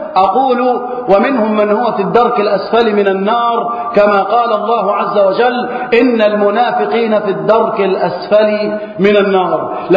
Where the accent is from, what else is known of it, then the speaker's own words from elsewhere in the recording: Egypt; وأن تحفظ بلدنا مصر وسائر بلاد المسلمين من الفتن